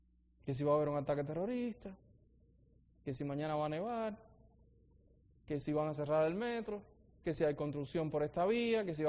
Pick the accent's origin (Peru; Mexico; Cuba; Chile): Cuba; moved away; Cuando yo salí de Cuba, dije, bueno, ahora salí del comunismo